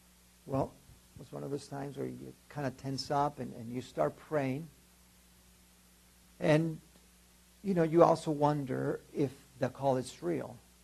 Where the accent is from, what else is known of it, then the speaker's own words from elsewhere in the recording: Ciudad Juárez, Chihuahua, Mexico; As I told you, I was born and raised in Juarez.